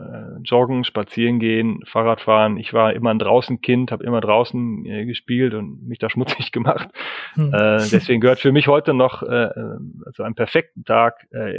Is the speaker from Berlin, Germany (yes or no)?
no; Münster, North Rhine-Westphalia, Germany; born or raised there